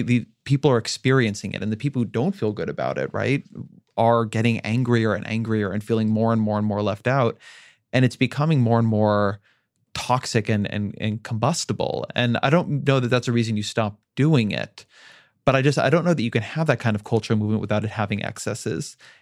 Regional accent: Orange County, California, United States; It's actually about my hometown of Orange County.

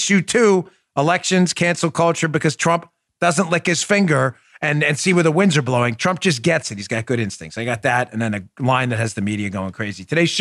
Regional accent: Queens, New York, United States; I grew up in Queens. Every Italian kid like me in Queens, you know, Bongino's. I'm only actually half Italian. I'm Irish, German, a little bit of French apparently too.

